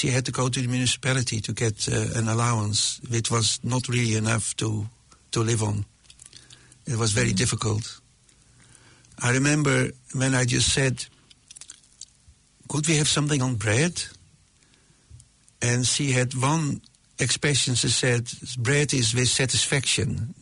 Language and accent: English; Alkmaar, North Holland, Netherlands; I grew up in Alkmaar.